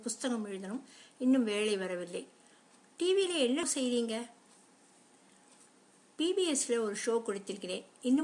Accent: United States; நான் அமெரிக்காவிலேயே பிறந்து வளர்ந்தவன். இந்தியாவுக்கு போயிருக்கேன், ஆனால் அங்கே வசித்ததில்லை.

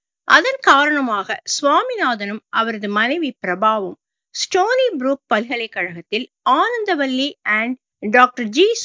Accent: Madurai, Tamil Nadu, India; moved away as an adult; now in United States; நான் பிறந்தது வளர்ந்தது மதுரை. எனது மனைவி பிறந்த ஊர் ராஜபாளையம், அருகே உள்ள சத்திரப்பட்டி. 1990 ஆகஸ்டில் நான் அமெரிக்காவிற்கு வந்தேன்.

